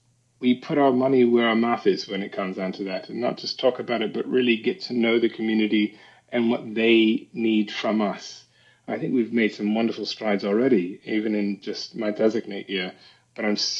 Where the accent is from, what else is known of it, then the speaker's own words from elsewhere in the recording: Charleston, South Carolina, United States; So we are both Southern boys. He grew up in Georgia and I grew up in Charleston.